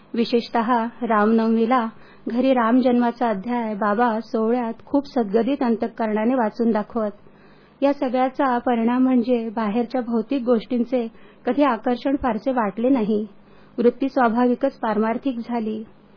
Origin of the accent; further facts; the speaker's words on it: Nashik, Maharashtra, India; मी मूळची नाशिकची, तीर्थक्षेत्र असलेल्या गावातून आल्याने साहजिकच घरातले वातावरण अतिशय धार्मिक होते.